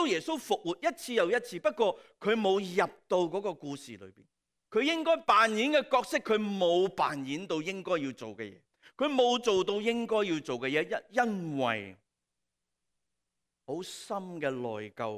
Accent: Hong Kong; 我们香港人

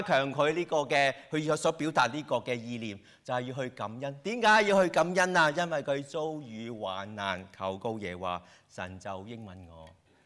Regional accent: China; 我们中国人有很多个烂梗

